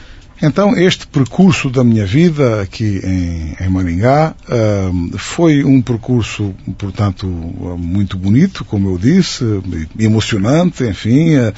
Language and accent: Portuguese; Portugal; now in Brazil; Quando eu vim de Portugal, foi uma altura muito difícil na nossa vida, ficámos sem os nossos bens